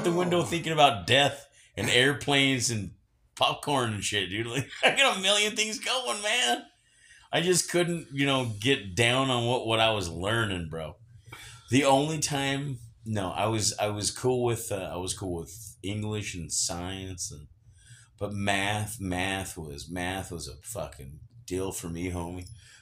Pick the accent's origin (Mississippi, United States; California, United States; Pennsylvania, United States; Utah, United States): Utah, United States; East Carbon; also born or lived in Sunnyside; So my hometown, East Carbon and Sunnyside, they all came to the house. Price City, they all came to the house. The Highway Patrol, they all came to the house. Carbon County, everybody came